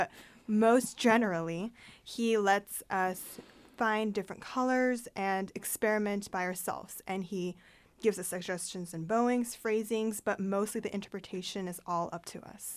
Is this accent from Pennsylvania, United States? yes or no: no; Bremerton, Washington, United States; I'm playing with the Bremerton Symphony back in my hometown.